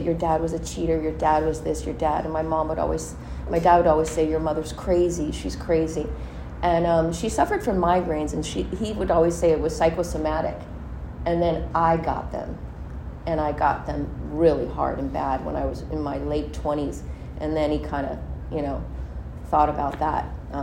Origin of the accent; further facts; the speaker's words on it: Hermosa Beach, California, United States; I grew up in Hermosa Beach, and my dad used to come up.